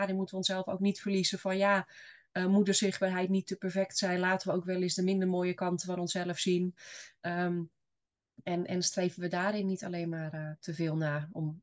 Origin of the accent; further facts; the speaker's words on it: Assendelft, North Holland, Netherlands; Ik kom uit het Zaanse Assendelft.